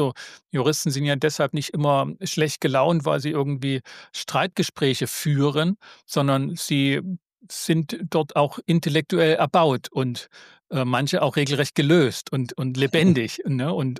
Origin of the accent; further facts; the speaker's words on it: Saxony, Germany; ich komme aus dem Erzgebirge